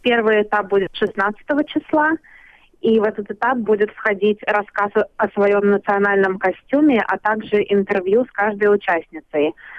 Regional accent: Saint Petersburg, Russia; born there; also born or lived in Ukraine; Дедушка сам по национальности татарин. Я родилась в Санкт-Петербурге.

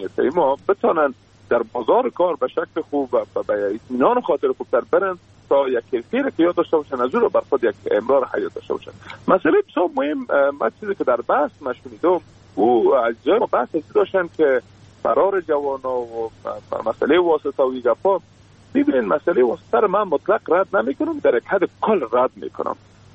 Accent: Afghanistan; ما شما افغان هستیم

